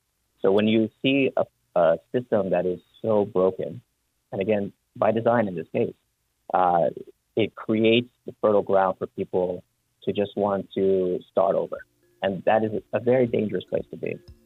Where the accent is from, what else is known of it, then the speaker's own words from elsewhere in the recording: Louisiana, United States; I'm from Louisiana, and we had a very similar experience during Katrina and our reactions to FEMA.